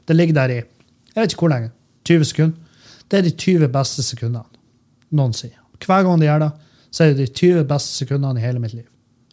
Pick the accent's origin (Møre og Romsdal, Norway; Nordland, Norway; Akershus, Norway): Møre og Romsdal, Norway; Halsa; halsa, der jeg kommer fra.